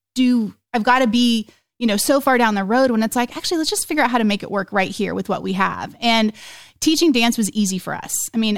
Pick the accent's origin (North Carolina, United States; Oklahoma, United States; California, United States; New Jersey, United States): Oklahoma, United States; And we're from Oklahoma. And so college football is a big deal, right? In Oklahoma, Texas, this part of the country, it's a big deal.